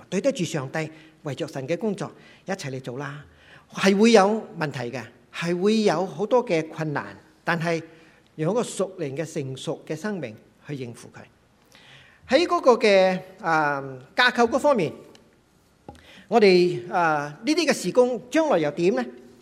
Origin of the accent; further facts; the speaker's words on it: China; now in Canada; 我是个中国人在加拿大这个地方